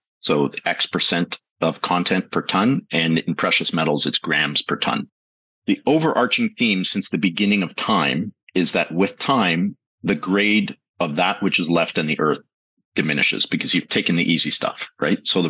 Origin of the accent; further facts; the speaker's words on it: Toronto, Ontario, Canada; I grew up in the East End of Toronto in Scarborough to my parents that were immigrated to Canada in the 1950s from Central Europe. And did my high school years there.